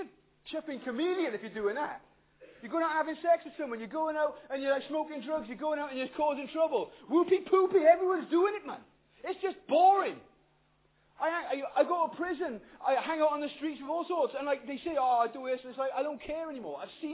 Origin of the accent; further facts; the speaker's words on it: Pontypool, Wales, United Kingdom; When I grew up in Pontypool, right